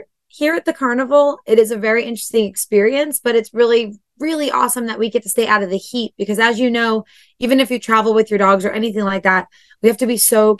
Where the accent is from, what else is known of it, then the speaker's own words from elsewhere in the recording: New Jersey, United States; So to be honest, I grew up in New Jersey right on the shore, but I had always been animal crazy.